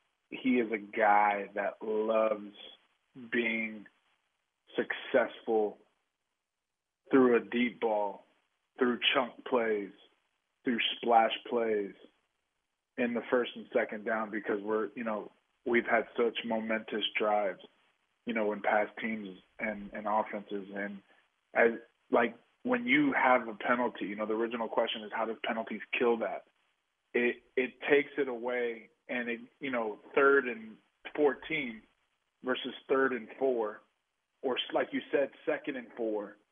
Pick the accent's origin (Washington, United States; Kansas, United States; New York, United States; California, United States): Washington, United States; Tacoma; I'm from Tacoma, Washington, 30 minutes south of the city of Seattle.